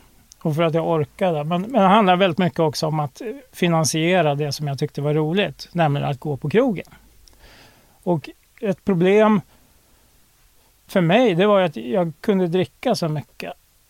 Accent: Uppsala, Uppsala County, Sweden; När jag växte upp, jag bodde i Uppsala på den tiden

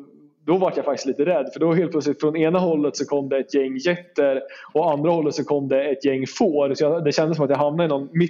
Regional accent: Sweden; Jag är ju ganska svensk med det här med att stå i kö och sånt där.

